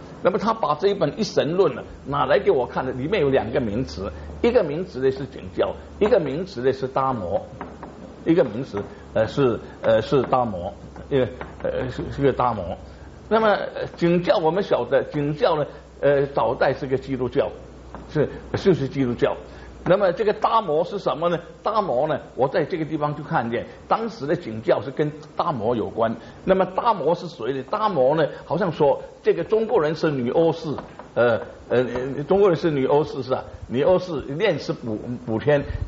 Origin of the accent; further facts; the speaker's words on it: Singapore; 因为从前我小的时候在新加坡，我们就认为说你可以写一封信